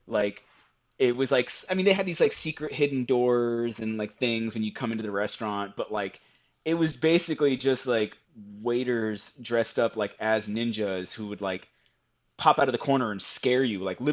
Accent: Davie, Florida, United States; now in Brooklyn, United States; Oh man, I grew up in a little town called Davie, Florida. It's Davie, Cooper City area. It's in Broward County, South Florida. So I lived there. And then I went to school in Gainesville, University of Florida.

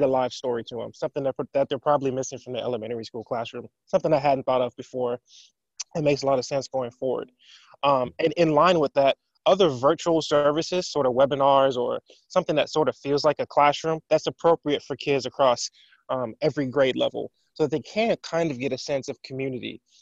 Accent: New Orleans, Louisiana, United States; You know, I grew up in New Orleans and hurricane scares will happen a lot.

